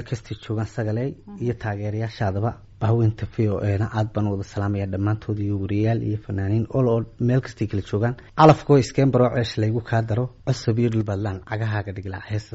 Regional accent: Erigavo, Sanaag, Somalia; also born or lived in Mogadishu; anuu muqdishaan ku dhashay waxaan la sheegay 84 state ni afarti waxaan ku koray ergaabo

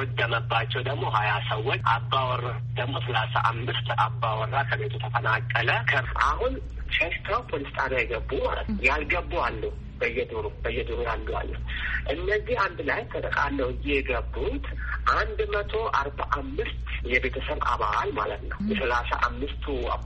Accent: Ziway Dugda, Oromia, Ethiopia; እኔ አሁን ያለሁት ኦሮሚያ ክልል ዝዋይ ዱግዳ ወረዳ 01 ቀበሌ

